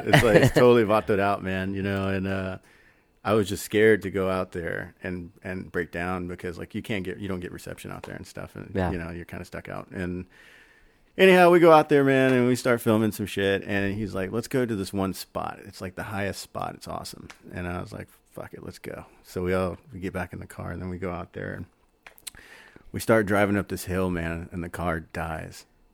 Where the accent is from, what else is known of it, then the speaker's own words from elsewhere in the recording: Galveston, Texas, United States; I'm from Galveston. I was born in Galveston, yeah.